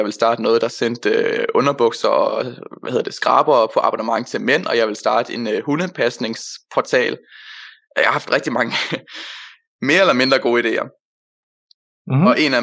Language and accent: Danish; Odense, Region of Southern Denmark, Denmark; jeg er 21 år, og jeg er vokset op på Odense, har boet der i 17 år, og så de sidste 2 år, der har jeg studeret jura i Aarhus. Det gør jeg stadig, men for 3 måneder siden, der flyttede jeg så til København